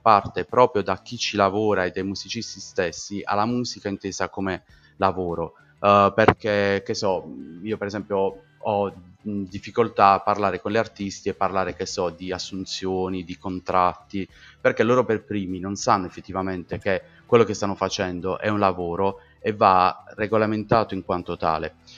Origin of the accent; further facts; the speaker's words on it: Apulia, Italy; ho sempre cercato di non legarmi troppo ad artisti della mia terra